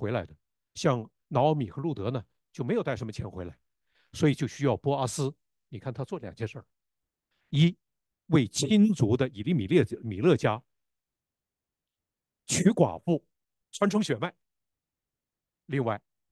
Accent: Northeast China, China; 我在东北长大，我几乎没有见到过任何一个家庭当中。

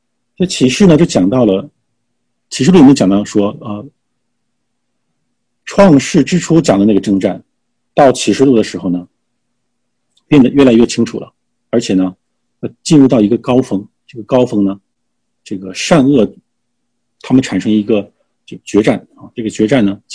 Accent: China; 但作为中国人的话，我们都知道，我们都有相同的文化背景

